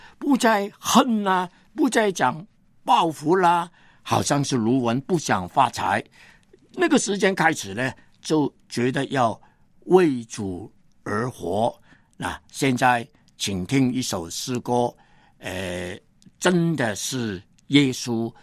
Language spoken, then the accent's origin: Chinese; China; 或者是我们中国人从前呢常常抽烟的